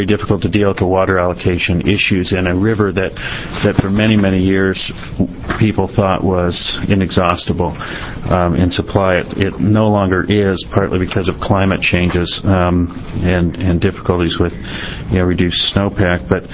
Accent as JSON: {"language": "English", "town": "Oregon City", "region": "Oregon", "country": "United States", "said": "I'm actually from Oregon City, but I lobby for the Confederated Tribes of Warm Springs Reservation of Oregon."}